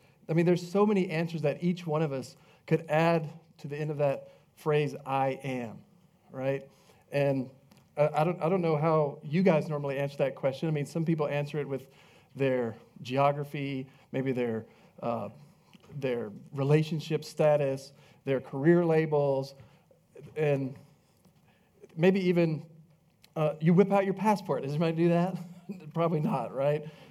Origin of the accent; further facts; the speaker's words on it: Georgia, United States; born there; now in Texas, United States; It says, hey, I live in Texas. I was born in Georgia in 1966. I'm an American.